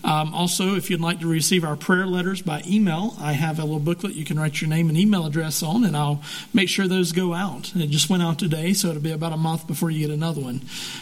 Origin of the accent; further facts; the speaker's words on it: North Carolina, United States; We're from North Carolina, so we have quite a culture shift to get out to Montana